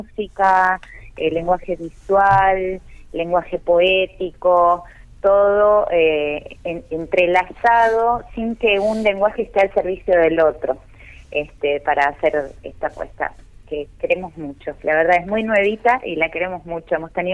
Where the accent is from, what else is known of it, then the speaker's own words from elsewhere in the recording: El Bolsón, Río Negro, Argentina; Yo me crié acá, en el Bolsón, he estudiado teatro con Edgar Puerto, con la Tata Molinera